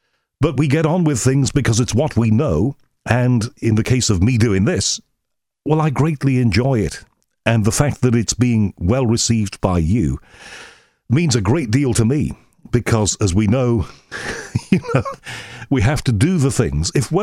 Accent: Liverpool, North West England, United Kingdom; from what I remember growing up in Liverpool.

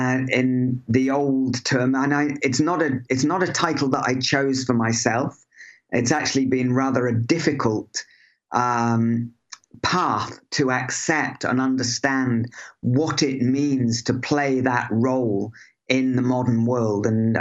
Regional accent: Crosby, North West England, United Kingdom; I was born in Crosby, where I believe you lived, and I went to school there as well.

